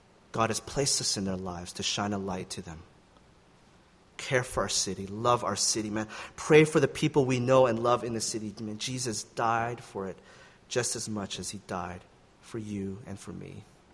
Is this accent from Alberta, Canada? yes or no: yes; Calgary, Alberta, Canada; now in Vancouver, Canada; I come from Calgary, and I can tell you that Vancouver's way better than Calgary.